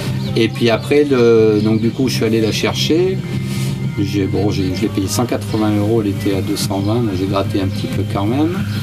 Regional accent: Brioude, Auvergne-Rhône-Alpes, France; moi je suis de Brioude en Haute-Loire

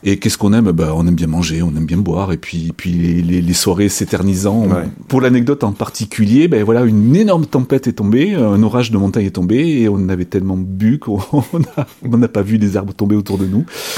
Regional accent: Nouvelle-Aquitaine, France; born there; mes origines bretonnes, même si je suis né dans les Landes, mes origines bretonnes sont fortes et sont toujours très ancrées pour moi.

